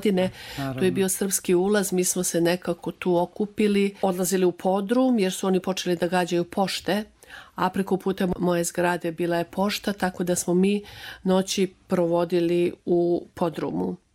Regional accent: Lešak, Mitrovica District, Kosovo; also born or lived in Pristina; U tom severnom delu se nalazi moje mesto Lešak, gde sam ja rođena i gde sam živela i odakle sam i gde sam došla iz Prištine.

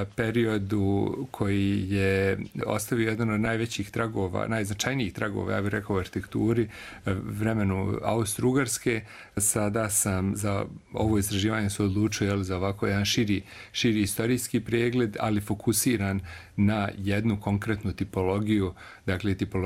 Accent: Banja Luka, Republika Srpska, Bosnia & Herzegovina; ne zato što sam rođen u Banja Luci, zato što sam proveo praktično najveći dio života ovdje

